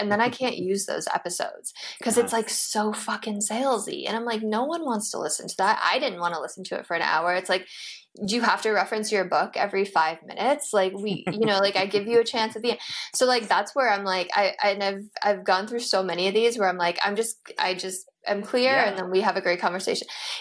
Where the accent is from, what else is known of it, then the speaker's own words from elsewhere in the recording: Illinois, United States; I'm from Illinois too.